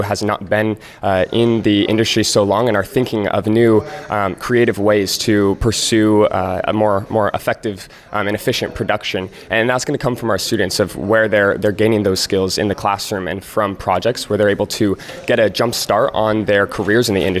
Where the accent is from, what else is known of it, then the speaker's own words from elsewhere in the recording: San Luis Obispo, California, United States; I come from San Luis Obispo, California, which isn't the most rural area.